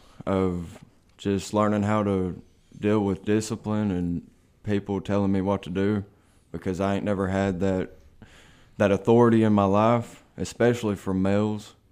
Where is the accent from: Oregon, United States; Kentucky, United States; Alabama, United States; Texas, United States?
Alabama, United States; Coleman; from Coleman, Alabama. I'm 22 years old. I grew up with a mom who was on drugs and a dad who was in and out of prison.